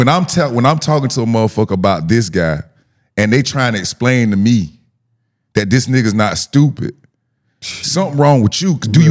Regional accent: the South, United States; But that's the thing, growing up in the South, dog. We know that shit ain't never been subtle.

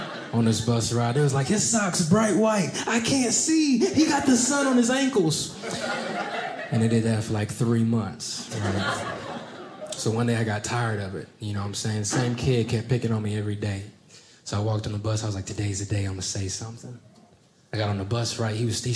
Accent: North Carolina, United States; No, man, it's been a lot of fun growing up in North Carolina. I grew up broke, though.

